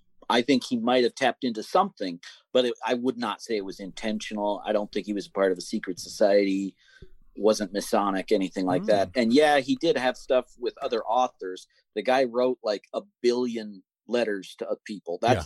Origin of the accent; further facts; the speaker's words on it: Montana, United States; I grew up in Montana, and it's really close to a reservation where that we had Sioux, Cheyenne, and Crow.